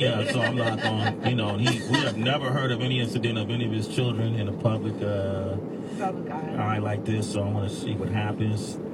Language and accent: English; Oakland, California, United States; when we were little growing up in Oakland, we used to say